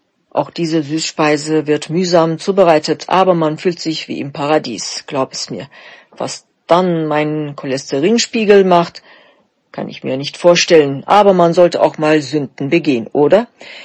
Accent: Gaziantep, Turkey; German is a second language; Ich würde nämlich sehr stolz euch meine Heimatstadt Gaziantep zeigen

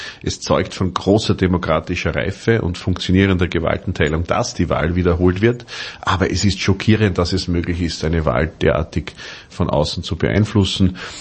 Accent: Austria; Auch in meinem Heimatland Österreich ist das der Fall.

